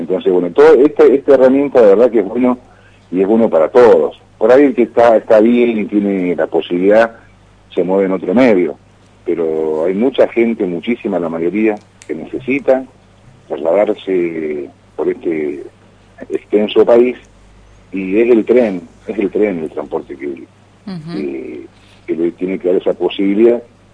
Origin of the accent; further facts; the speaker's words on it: Mendoza, Argentina; como mendocino